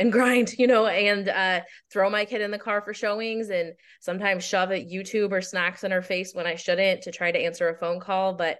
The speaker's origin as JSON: {"language": "English", "town": "Kansas City", "country": "United States", "said": "And I decided I wanted to stay home. I'm from Kansas City and I had finally made it back. I didn't want to move again."}